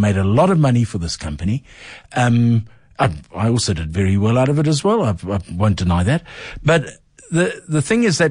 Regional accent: Eastern Cape, South Africa; I come from the Eastern Cape. I'm a Xhosa boy.

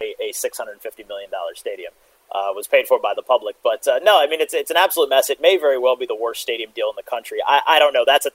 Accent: Philadelphia, Pennsylvania, United States; Like I grew up in Philadelphia and there's just parking lots all around the stadiums in Philadelphia.

